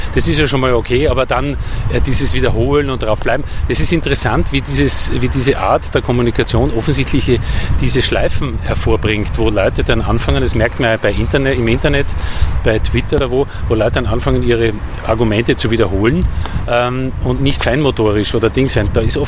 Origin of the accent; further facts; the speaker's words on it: Austria; now in Berlin, Germany; Nein, also ich lebe ja seit fast 30 Jahren in Deutschland. Ja? Und als Österreicher, vor allem in Berlin, wo ich bin